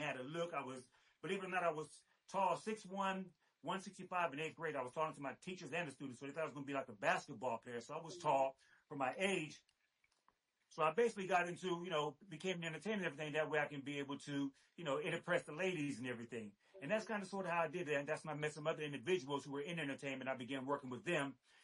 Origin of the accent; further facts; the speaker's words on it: Lake Charles, Louisiana, United States; born there; now in Atlanta, United States; I'm born in Lake Charles, Louisiana. I'm an Army brat, so I never lived there, so I couldn't tell you anything about Louisiana, but born in Lake Charles, Louisiana.